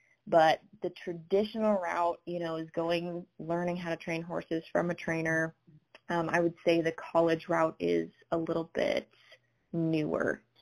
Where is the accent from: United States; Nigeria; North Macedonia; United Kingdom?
United States; Minnesota; now in Ohio, United States; So growing up in Minnesota, The equine industry is there